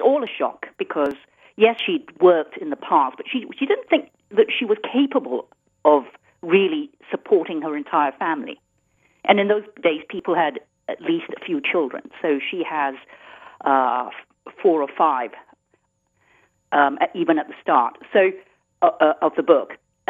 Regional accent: Ipoh, Perak, Malaysia; Ipoh, my hometown, which is where the story is set, is a beautiful town surrounded by limestone hills.

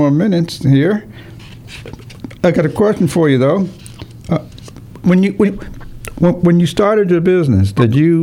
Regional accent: Connecticut, United States; Right, I'm from Connecticut, Massachusetts there, so life's a little different here.

